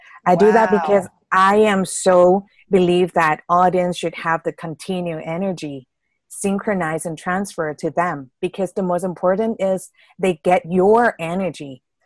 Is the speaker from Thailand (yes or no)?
yes; Thailand; Yeah, I'm from Thailand, and actually